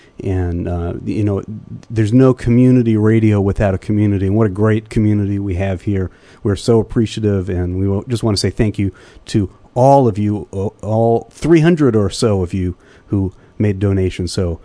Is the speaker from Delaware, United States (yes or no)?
no; New York, United States; Hey, I'm from Long Island.